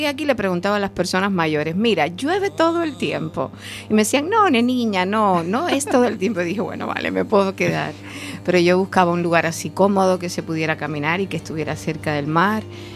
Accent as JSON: {"language": "Spanish", "country": "Cuba", "also_born_or_lived": "Barcelona", "moved": "yes", "lives_now": "A Coruña, Spain", "said": "Mira, yo salí de Cuba a finales del 2004. La echo de menos muchísimo"}